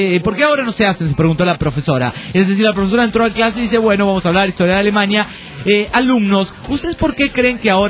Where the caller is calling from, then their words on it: Bahía Blanca, Buenos Aires Province, Argentina; de Bahía Blanca, República